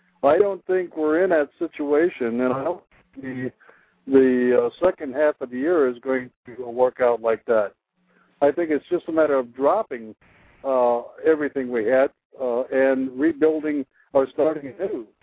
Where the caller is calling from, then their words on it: New York, United States; Upstate New York.